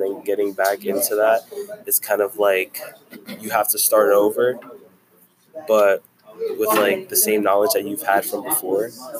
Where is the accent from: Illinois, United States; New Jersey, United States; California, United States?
New Jersey, United States; Belleville; Like, for me, I came to Bloomfield from Belleville.